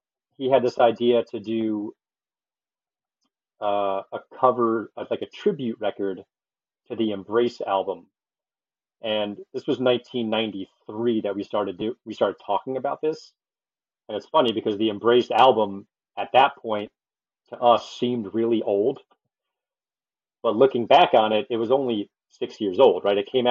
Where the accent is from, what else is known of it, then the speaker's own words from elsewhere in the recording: New Jersey, United States; So I'm from New Jersey, grew up on the shore.